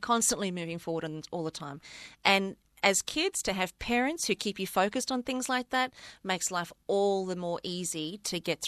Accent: South Africa; moved away; we've always been a very, very close-knit family since we moved from South Africa back in 1977.

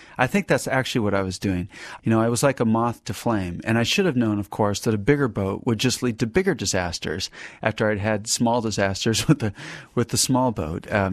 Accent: Alaska, United States; from growing up in Alaska and seeing boats all the time

